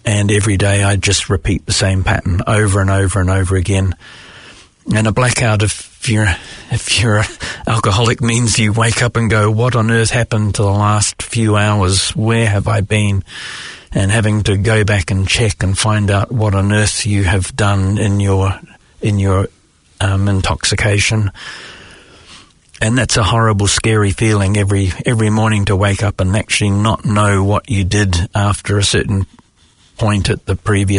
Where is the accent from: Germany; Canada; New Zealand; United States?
New Zealand; moved away as an adult; also born or lived in Australia / Hong Kong; I grew up in New Zealand